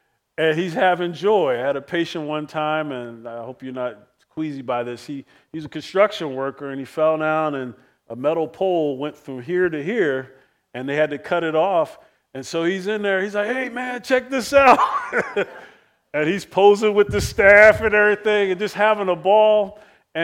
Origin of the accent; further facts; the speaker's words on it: New Jersey, United States; So I grew up in Jersey, so I had these Long John thermals.